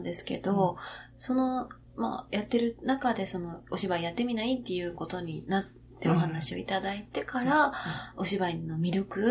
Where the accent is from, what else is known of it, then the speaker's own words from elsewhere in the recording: Kobe, Hyogo, Japan; あの、神戸、兵庫県の神戸市出身なんですけど